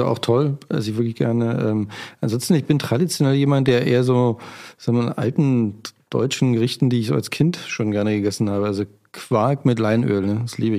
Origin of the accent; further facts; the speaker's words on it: Brandenburg, Germany; ich bin ja im Spreewald groß geworden